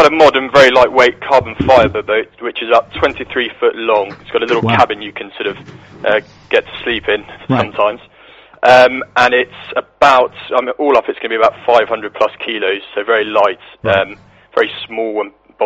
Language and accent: English; South East England, United Kingdom; I'm from towards Hythe, between Hythe and, Canterbury.